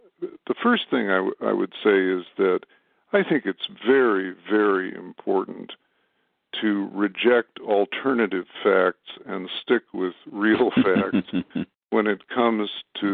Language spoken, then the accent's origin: English; Madison, Wisconsin, United States; their impact on my hometown of Madison, Wisconsin